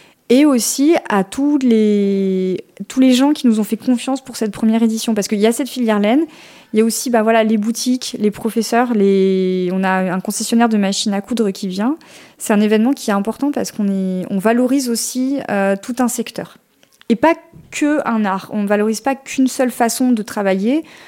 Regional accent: Auvergne-Rhône-Alpes, France; pas oublier que je viens de la vallée du Grésivaudan, de la Chartreuse en général.

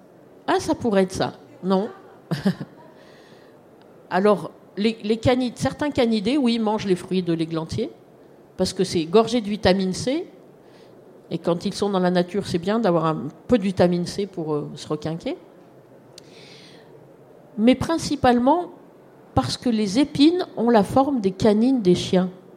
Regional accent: Grenoble, Auvergne-Rhône-Alpes, France; Alors, moi, je suis de Grenoble, je ne suis pas de Lyon

